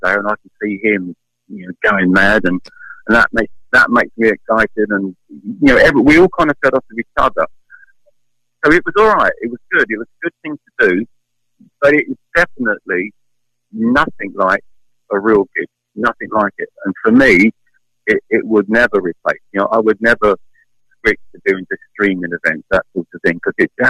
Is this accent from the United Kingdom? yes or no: yes; United Kingdom; Yeah, I'm British, so I have a bias towards it.